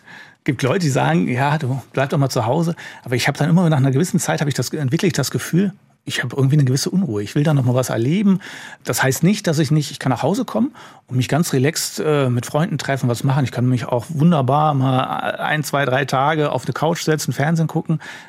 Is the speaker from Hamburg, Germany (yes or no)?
no; Neuss, North Rhine-Westphalia, Germany; born there; manchmal besser aus als in Neuss, wo ich geboren bin, weil ich unheimlich lange dort auf der Insel auch gelebt und gearbeitet habe.